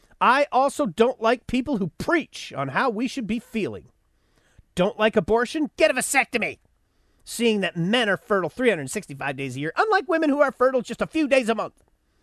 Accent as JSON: {"language": "English", "town": "Buffalo", "region": "New York", "country": "United States", "tie": "born there", "said": "I mean, I was born there, but I never lived there. I was born in South Buffalo, and I lived there for like a couple of months."}